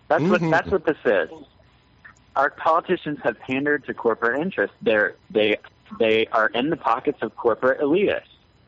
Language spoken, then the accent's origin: English; Memphis, Tennessee, United States; I grew up in Memphis, Tennessee. They have a horrible problem with meth.